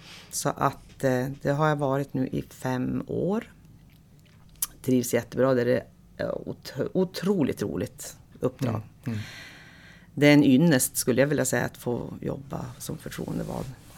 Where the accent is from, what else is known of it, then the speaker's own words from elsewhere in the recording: Luleå, Norrbotten County, Sweden; now in Gothenburg, Sweden; som sagt var. Och jag är född och uppvuxen i Luleå, som man nu skulle kunna tro att man har. Jag flyttade hit redan 86, eller flyttade till Göteborg då. Men dialekten är kvar, har jag förstått.